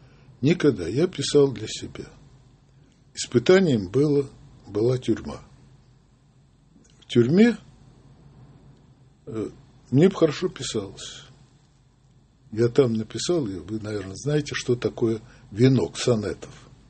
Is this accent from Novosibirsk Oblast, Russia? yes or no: no; Smolensk, Smolensk Oblast, Russia; born there; Я родился в Смоленске. Войну я встречал у своей тетки в Минске 22 июня.